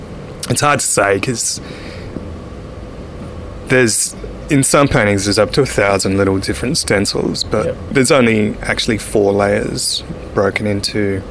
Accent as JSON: {"language": "English", "town": "Canberra", "region": "Australian Capital Territory", "country": "Australia", "tie": "born or raised there", "said": "because I was growing up in Canberra before the days of the internet"}